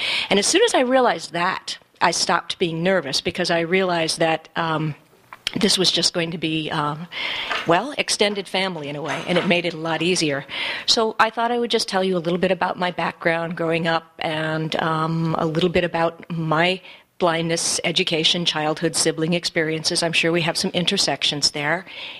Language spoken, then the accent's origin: English; Detroit, Michigan, United States; born there; And I was born in Michigan, in Detroit, in 1956.